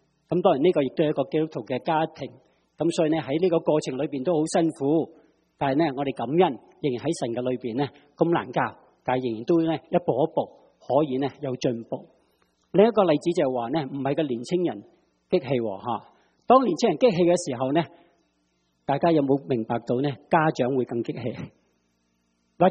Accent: Guangdong, China; 我哋广东人话咩啊？

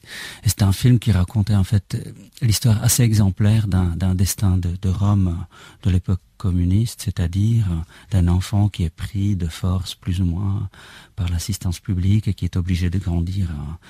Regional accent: Czechia; Quand j'ai grandi ici en Tchécoslovaquie, c'était un pays fermé, c'était encore le rideau de fer, on pouvait pas voyager, on voyait pas des étrangers, quasiment pas.

